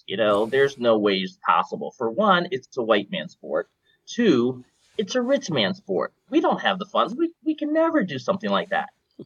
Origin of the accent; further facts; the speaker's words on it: Detroit, Michigan, United States; Well, I grew up in Detroit, Michigan. Of course, I was born in 1970.